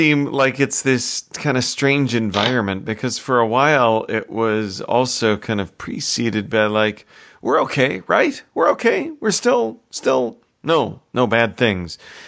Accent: United States; Oh my gosh, I'm an American on an international stage

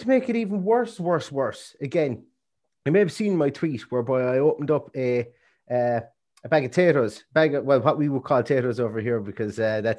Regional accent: Ireland; Now I know we're Irish. I know we probably should I've enough fried spuds eaten in my time.

